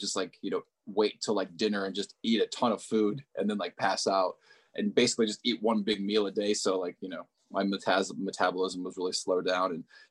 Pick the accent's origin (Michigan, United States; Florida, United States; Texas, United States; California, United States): Michigan, United States; I grew up in Michigan and went to school in Pittsburgh, which isn't very far.